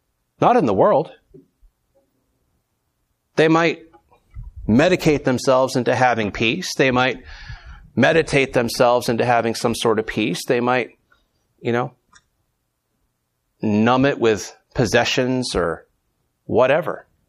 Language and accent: English; Florida, United States; Now, I'm from Florida, and we build on the sand down there.